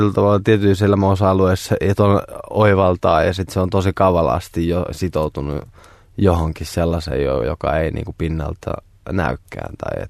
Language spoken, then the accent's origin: Finnish; Kotka, Kymenlaakso, Finland; jäin ihailemaan maisemia vanhoilla kotikonnuilla Kotkassa